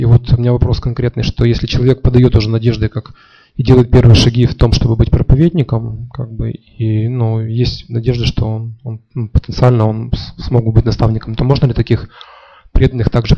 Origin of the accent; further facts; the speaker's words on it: Odesa, Odesa Oblast, Ukraine; я из Одессы.